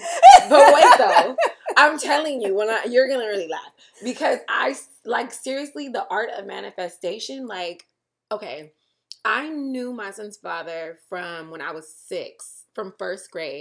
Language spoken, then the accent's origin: English; Inglewood, California, United States; You know what? I don't say L.A. I'm from Inglewood, girl.